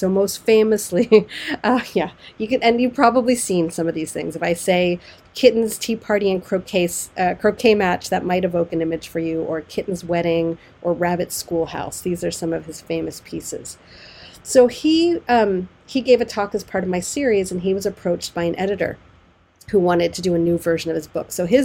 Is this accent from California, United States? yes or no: yes; California, United States; So my lived reality butted up against the reality of growing up in California.